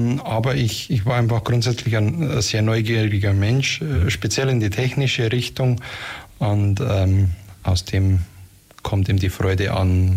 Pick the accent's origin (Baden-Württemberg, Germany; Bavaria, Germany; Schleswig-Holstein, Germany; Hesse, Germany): Bavaria, Germany; born there; accent: Upper Bavarian; Ich bin gebürtiger Oberbayer, wie man es vielleicht am Dialekt auch hört und hören wird.